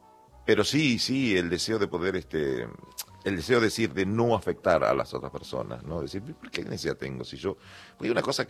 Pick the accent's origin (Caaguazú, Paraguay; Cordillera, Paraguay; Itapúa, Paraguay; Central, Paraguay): Cordillera, Paraguay; San Bernardino; San Bernardino queda a unos 50 kilómetros nada más. Bien, allá todo chico, entonces bien cerca, es donde está el lago de Pacaraí. Ahí nací.